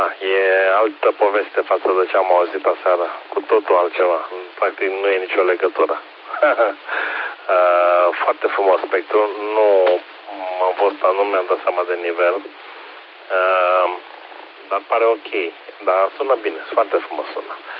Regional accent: Bucharest, Romania; Nu sunt 3 TCO, dar sunt tot din București.

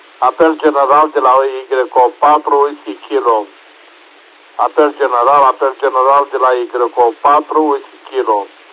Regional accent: Brăila, Brăila County, Romania; sunt din Brăila.

